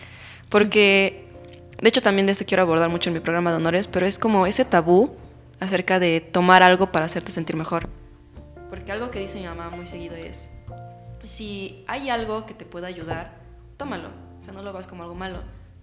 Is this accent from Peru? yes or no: no; Puebla, Mexico; also born or lived in Mexico City; Yo sí soy de acá de Puebla. Bueno, o sea, nací en el DF, pero llevo aquí la mayoría de mi vida.